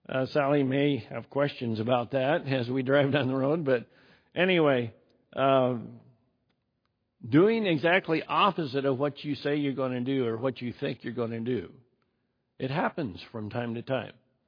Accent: Idaho, United States; As most of you know, you will now all know, I grew up in Southwest Idaho.

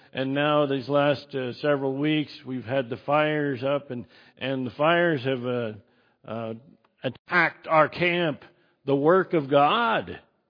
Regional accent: Idaho, United States; I grew up in Idaho. We had wildfires up in Idaho, too.

